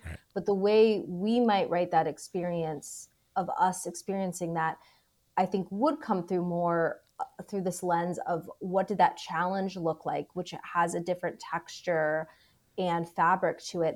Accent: Wyoming, Ohio, United States; also born or lived in Clifton, Cincinnati; And I was born in Clifton, but I did not grow up there. I spent most until eighth grade, I lived in a small town that is actually separate from Cincinnati, but basically in Cincinnati. It's almost like a suburb. It's called Wyoming, Ohio.

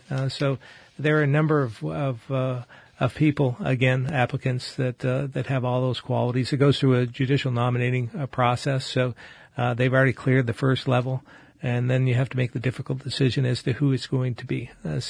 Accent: Barre, Vermont, United States; My hometown of Barrie, there's some beautiful homes that are underutilized. A lot of underutilized housing stock in many areas across the state.

